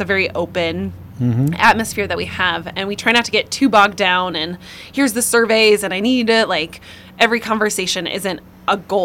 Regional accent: Red Wing, Minnesota, United States; From good old Red Wing, Minnesota.

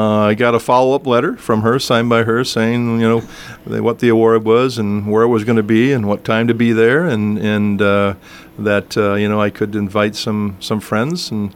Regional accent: Mendota Heights, Minnesota, United States; also born or lived in South St. Paul; Yeah, I actually grew up in Mendota Heights, not far from the Mendota Bridge.

